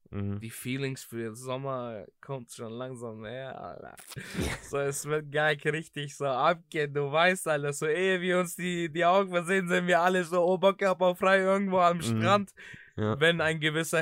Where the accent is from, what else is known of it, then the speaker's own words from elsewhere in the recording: Greece; ich bin eine Person, ich komme aus Griechenland, okay?